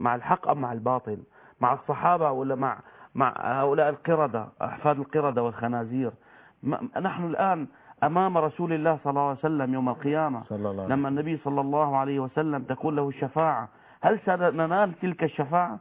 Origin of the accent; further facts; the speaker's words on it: Syria; عندنا في سوريا